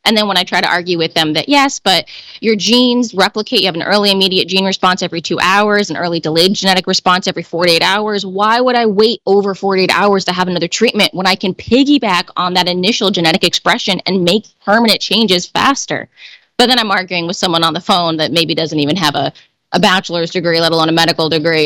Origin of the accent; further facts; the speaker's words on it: Iowa, United States; I growing up in Iowa, I was outside every day.